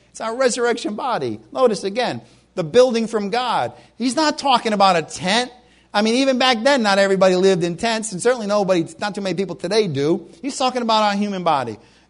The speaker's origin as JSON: {"language": "English", "region": "Rhode Island", "country": "United States", "tie": "born there", "said": "I always think I was born in Rhode Island, and they have these things in Newport, the Newport mansions."}